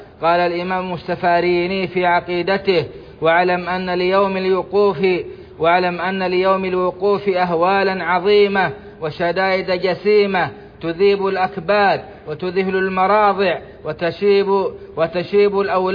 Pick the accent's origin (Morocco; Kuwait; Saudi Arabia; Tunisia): Saudi Arabia; اللهم أدم على بلادنا السعودية أمنها وإيمانها